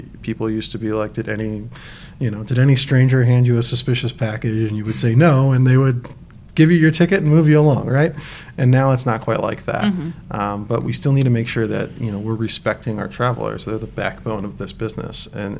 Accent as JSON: {"language": "English", "region": "Virginia", "country": "United States", "tie": "born or raised there", "said": "I grew up in Northern Virginia, and so the two airports that we mostly flew through were Dulles and National there."}